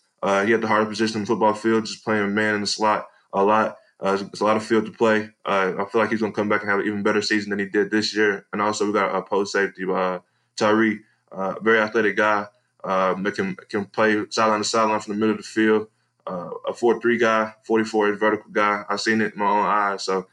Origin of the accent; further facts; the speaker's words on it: Edgewood, Texas, United States; I'm originally from East Texas, Edgewood, Texas.